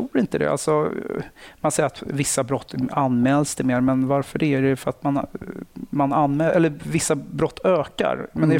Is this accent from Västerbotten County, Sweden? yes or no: no; Nacka, Stockholm County, Sweden; Jag kommer från Nacka. Villaområde, haft det bra, lugnt och stilla. Sen så har jag gått ute i skola ute i Nacka, gick in i stan, gymnasiet Kungsholmen.